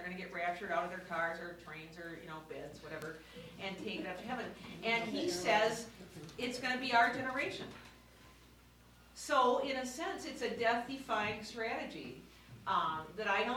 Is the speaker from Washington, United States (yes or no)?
no; Northfield, Minnesota, United States; I grew up in Northfield, Minnesota. We have Defeat of Jesse James Day, because we defeated Jesse James.